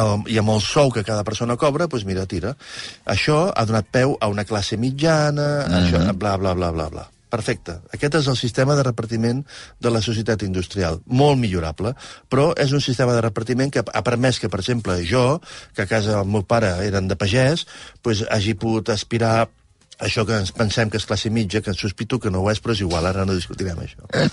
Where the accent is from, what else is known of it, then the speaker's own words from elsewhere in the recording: Barcelona, Catalonia, Spain; Jo sóc de Barcelona